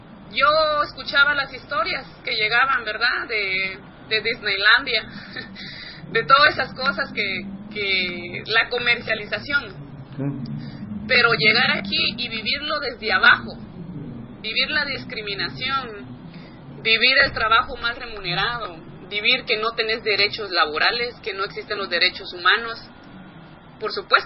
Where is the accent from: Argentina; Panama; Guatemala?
Guatemala; accent: Guatemalan; moved away; also born or lived in Mexico City; Estuve en Ciudad de México aprendiendo a hablar como mexicana porque tenía que hacerlo, cambiar mi acento guatemalteco y aprender el mexicano